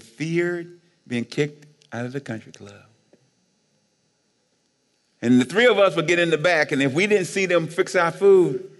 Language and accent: English; Alabama, United States; When I was growing up in Alabama, First year of integration in the state of Alabama, my mother would not let me go.